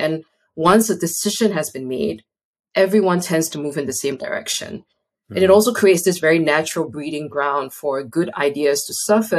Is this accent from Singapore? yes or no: yes; Singapore; I come from Singapore. I'm a proud Singaporean up to today.